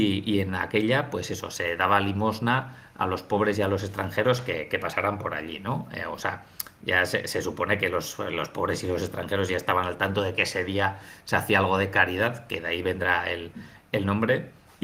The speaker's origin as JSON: {"language": "Spanish", "town": "Vidangoz", "region": "Navarre", "country": "Spain", "tie": "born or raised there", "said": "Y en Vidangoz, que es en mi pueblo"}